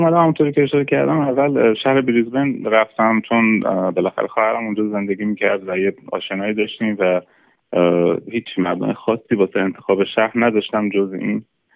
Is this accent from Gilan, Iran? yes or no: yes; Rasht, Gilan, Iran; now in Australia; من چون خودم توی شهر نسبتا بزرگی تو ایران تو شهر رشت بزرگ شدم،